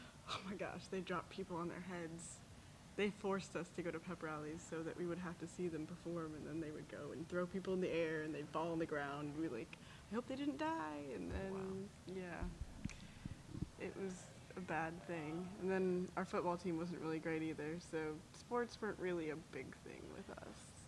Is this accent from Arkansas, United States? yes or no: no; Roswell, Georgia, United States; She'd be like, we are from Roswell. Nowhere.